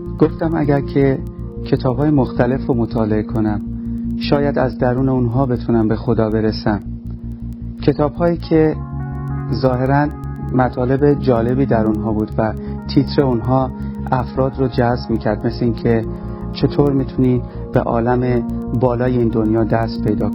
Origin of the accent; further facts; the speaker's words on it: Iran; born there; من در ایران به دنیا اومدم و از همون کودکی با چیزهایی در مورد خدا آشنا شدم